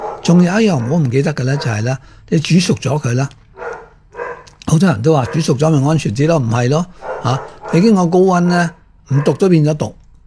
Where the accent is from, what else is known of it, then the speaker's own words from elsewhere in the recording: Hong Kong; 我哋香港人呢係非常之点讲呢